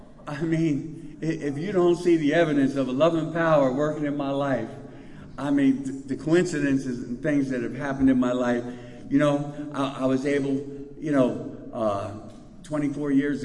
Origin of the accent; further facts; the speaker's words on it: United States; now in Thailand; You know, I'm an American. I don't know the rules in a Thai hospital.